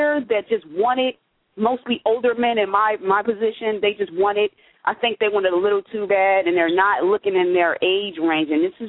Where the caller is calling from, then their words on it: Philadelphia, Pennsylvania, United States; Currently, I'm calling from Philadelphia.